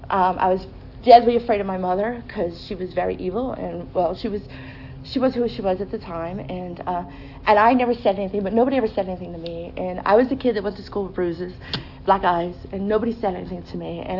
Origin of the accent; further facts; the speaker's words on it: New Jersey, United States; But I'm from New Jersey